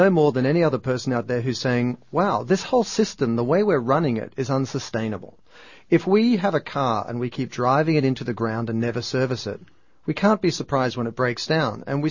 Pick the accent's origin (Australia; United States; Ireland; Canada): Australia; accent: Australian; I'm Australian, as you can probably tell by the accent